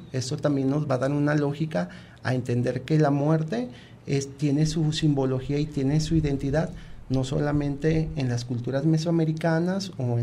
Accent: Mexico; para poder nombrarnos como mexicanos

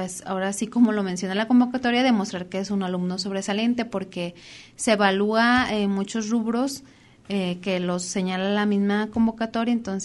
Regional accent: Mexico; como buenos mexicanos

